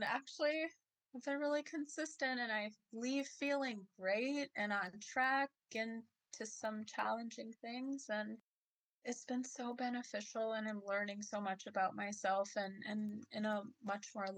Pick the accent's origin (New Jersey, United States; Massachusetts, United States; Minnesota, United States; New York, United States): Minnesota, United States; I am from System Wapton Oyate, and I am joining here in Shakopee, Minnesota.